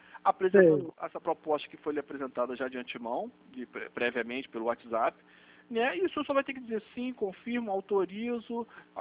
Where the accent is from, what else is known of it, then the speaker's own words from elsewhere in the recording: Rio de Janeiro, Brazil; sou nascido em Valqueire, mas vivo minha vida secular ali em Sulacap, Valqueire e Bangu no máximo. Pra cá, tô aqui já há 1 ano só